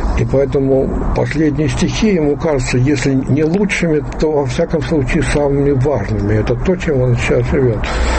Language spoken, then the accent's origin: Russian; Moscow, Russia; я до этого москвич, коренной, уже взрослый молодой человек